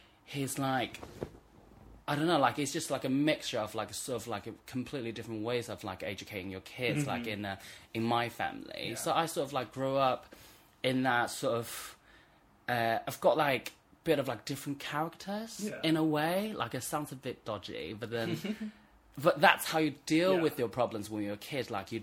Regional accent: Nanjing, Jiangsu, China; English is a second language; moved away as an adult; also born or lived in London; I'm from China. I was raised in Nanjing, which is like an hour and a half on the train from Shanghai, really close. And but I left China when I was 19, 20-ish, to go to UK, to go to London to study.

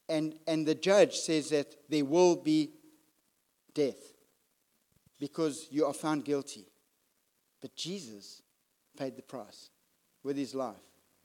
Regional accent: Springs, Gauteng, South Africa; I'm from Springs. I don't even have a university like matric.

